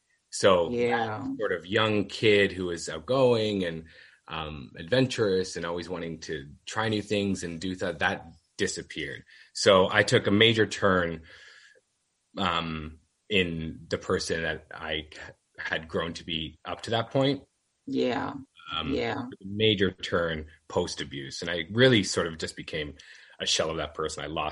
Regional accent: Canada; I had a fairly typical happy sort of young childhood. I come from a pretty large Italian family.

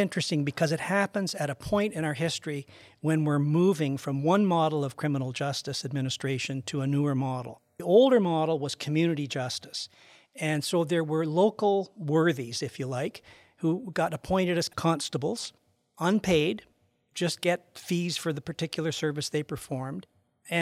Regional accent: Prince Edward County, Ontario, Canada; Because I grew up in Prince Edward County.

